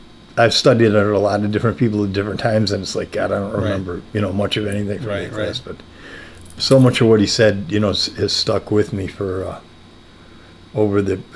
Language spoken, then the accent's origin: English; Buffalo, New York, United States; I know, growing up in Buffalo in the cold and that, and being a million miles away from, you know, any real film or television taking place